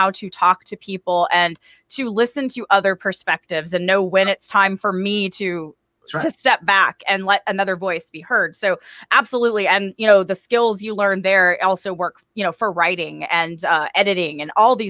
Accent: Texas, United States; So I went to school again, like, as I said, I'm from Texas, born and raised, and I went to Texas A&M University.

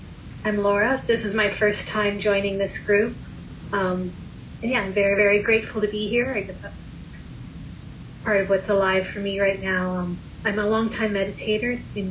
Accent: Canada; I'm white Canadian who's been learning from Indigenous people for over 24 years.

